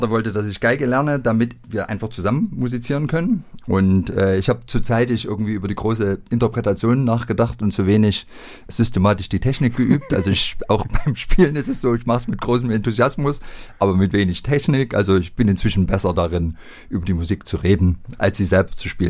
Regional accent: Leipzig, Saxony, Germany; born there; Naja, ich bin ja gebürtiger Leipziger, 1978 in Engelsdorf zur Welt gekommen.

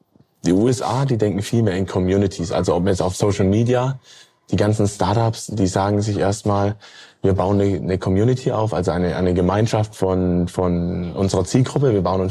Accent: Rothenburg ob der Tauber, Bavaria, Germany; Ich komme ursprünglich so aus Mitte Deutschland, sagen wir mal so Richtung Stuttgart. Rothenburg ob der Tauber, wenn man es noch genauer haben will.

